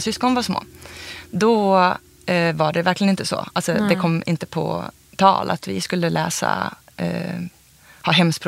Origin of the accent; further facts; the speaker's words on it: Karlstad, Värmland, Sweden; also born or lived in Uppsala; Så var det ju så att jag föddes när pappa och mamma fortfarande pluggade i Uppsala och bodde i en liten lägenhet där liksom. Och sen så flyttade vi till Karlstad och bodde vi på Rud.